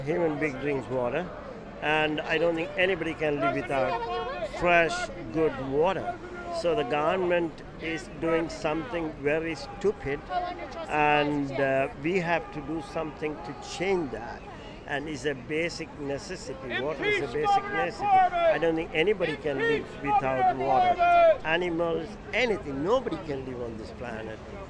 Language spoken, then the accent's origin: English; Philadelphia, Pennsylvania, United States; I'm from Philadelphia, and I'm representing the Green Party.